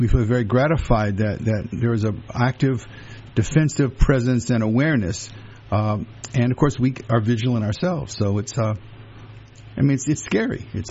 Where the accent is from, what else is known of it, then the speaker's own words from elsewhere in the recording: Louisiana, United States; I grew up in the South, and we were always very fearful of the Klan. Now, in my part of Louisiana, there was no Klan